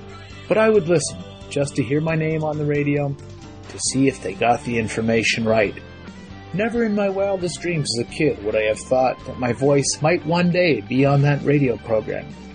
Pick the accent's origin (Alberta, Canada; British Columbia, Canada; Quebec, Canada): Quebec, Canada; Montreal; As I was growing up in Montreal